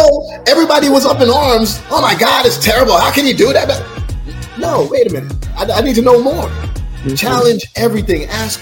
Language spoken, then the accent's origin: English; Jamaica; I told you I'm from Jamaica